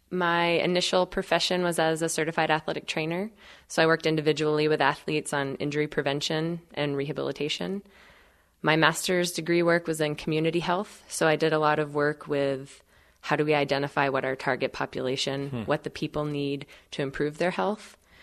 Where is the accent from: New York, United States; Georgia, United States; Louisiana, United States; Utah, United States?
Georgia, United States; I grew up in North Georgia, just below the Blue Ridge Mountains.